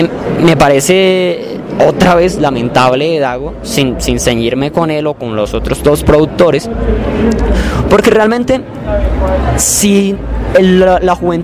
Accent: Arauca, Colombia; Me gustaría, yo soy de Arauca

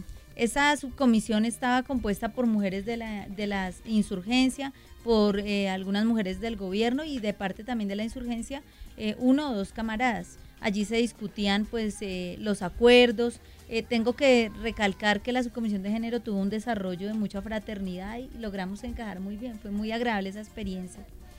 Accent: Bogotá, Colombia; pues soy una mujer bogotana que en el 2004, hace un poquito más de 12 años, estaba estudiando licenciatura en Ciencias Sociales en la Universidad Distrital

